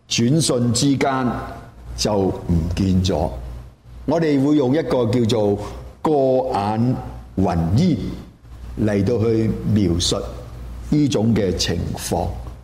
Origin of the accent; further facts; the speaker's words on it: Guangdong, China; 我哋廣東人係好識得用呢啲字眼咧